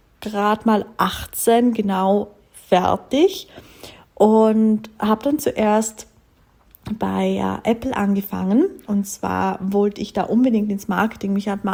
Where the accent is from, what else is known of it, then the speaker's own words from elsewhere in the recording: Austria; Das heißt, bei uns in Österreich sind es 4 Jahre Volksschule, 4 Jahre Hauptschule.